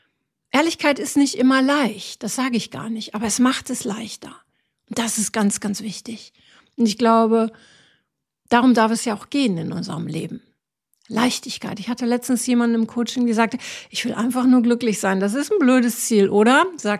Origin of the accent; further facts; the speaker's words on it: Northern Germany, Germany; ich komme halt komplett aus dem Norden.